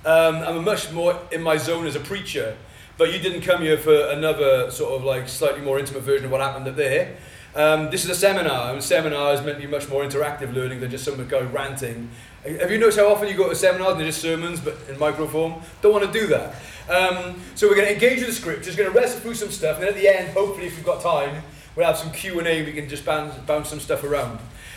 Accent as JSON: {"language": "English", "region": "Wales", "country": "United Kingdom", "said": "But I'm Welsh. We can't help it."}